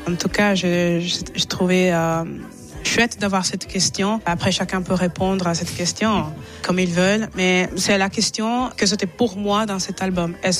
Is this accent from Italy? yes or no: yes; Italy; also born or lived in England; now in Switzerland; je suis née en Italie, j'ai toujours vécu en Italie avant d'aller en Angleterre et puis de venir en Suisse. Et récemment, j'ai commencé à sentir une espèce de manque vis-à-vis de mes origines nigérianes